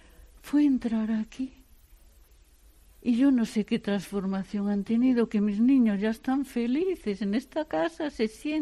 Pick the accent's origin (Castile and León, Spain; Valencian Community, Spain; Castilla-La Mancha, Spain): Castile and León, Spain; Muelas de los Caballeros; also born or lived in Justel; Donde yo nací se llama Justel, pero mi familia ha vivido en Muelas de los Caballeros.